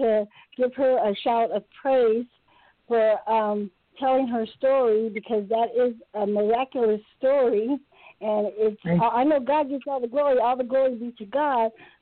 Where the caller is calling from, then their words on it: San Jose, California, United States; I'm calling from San Jose, California.